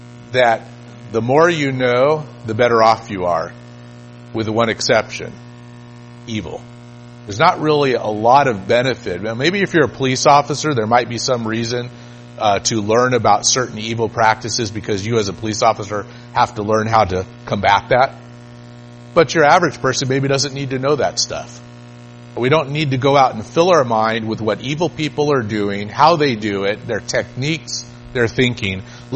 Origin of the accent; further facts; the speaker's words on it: United States; born or raised there